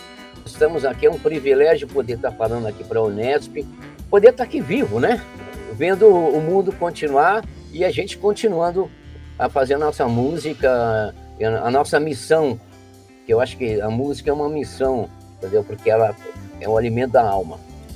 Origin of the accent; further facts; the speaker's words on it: São José dos Campos, São Paulo, Brazil; eu nasci e cresci dentro de um complexo em São José dos Campos, a fábrica era na frente da Estrada de Ferro Central do Brasil, né?